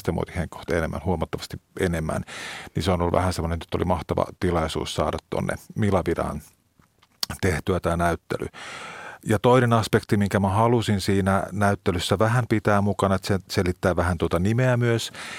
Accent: Turku, Southwest Finland, Finland; Mä olen siis Turusta kotoisin.

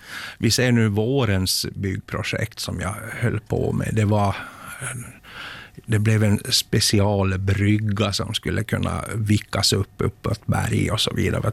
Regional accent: Finland; De visste om att jag var finne

